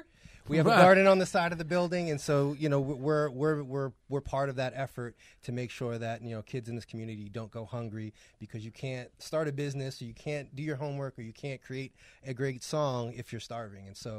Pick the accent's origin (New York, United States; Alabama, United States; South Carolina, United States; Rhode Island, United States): New York, United States; Came up. I mean, I'm from New York.